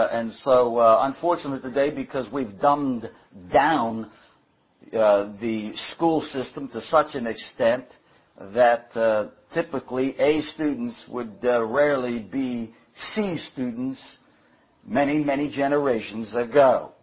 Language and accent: English; Virginia, United States; now in Maryland, United States; I live right now in Maryland. I was born and raised in Virginia, moved to Maryland, then came back to Virginia, and moved back to Maryland.